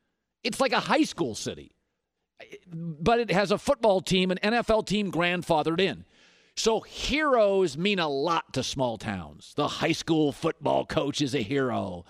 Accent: Seattle, Washington, United States; now in Los Angeles, United States; I grew up in Seattle.

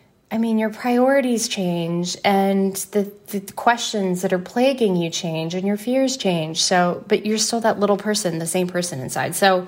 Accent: North Carolina, United States; And I'm from North Carolina. And Nick Sparks actually lives there now. And the book of the notebook takes place in North Carolina. And Allie is actually from my hometown.

